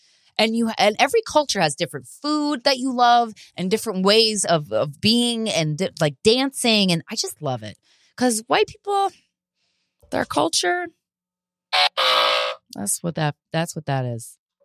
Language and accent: English; Pennsylvania, United States; also born or lived in Virginia; And I'm from Pennsylvania. I'm also from Virginia. And both of those states had Confederate flags.